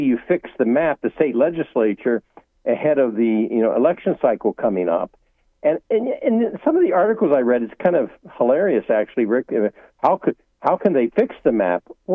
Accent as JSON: {"language": "English", "region": "Ohio", "country": "United States", "tie": "born or raised there", "said": "Well, yes. My home state, the legislature, drew maps. The Ohio Supreme Court said no."}